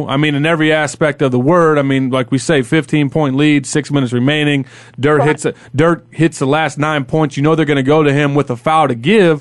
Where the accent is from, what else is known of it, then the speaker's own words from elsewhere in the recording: Wilmington, United States; Yep, from Wilmington, too.